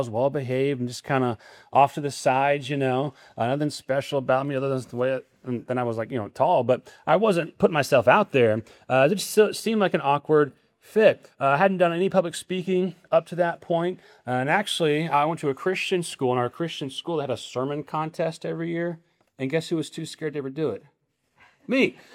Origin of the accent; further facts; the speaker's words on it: Nebraska, United States; When I was a kid growing up in Nebraska, I had a friend who lived near a lake.